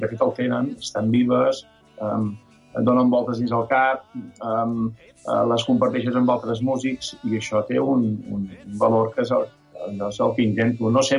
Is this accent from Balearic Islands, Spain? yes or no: yes; Ciutadella, Balearic Islands, Spain; jo som menorquí, som de Ciutadella, visc a una illa, o sigui, vaig néixer a una illa, vaig marxar d'una illa amb … per buscar-nos la vida com a músics, però al cap de 11 anys vaig tornar cap a l'illa.